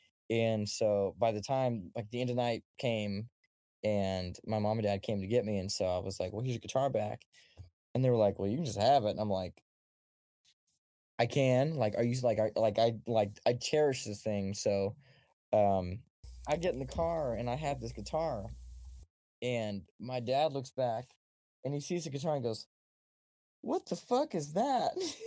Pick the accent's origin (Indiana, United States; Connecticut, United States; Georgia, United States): Indiana, United States; Indianapolis; Born and raised Indianapolis, Indiana.